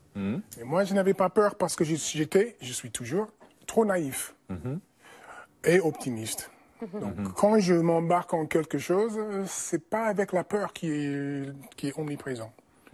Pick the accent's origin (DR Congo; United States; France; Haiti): United States; St. Louis, Missouri; French is a second language; Déjà, c'est le fleuve de mon enfance. J'ai grandi à Saint-Louis, qui était juste à côté du fleuve.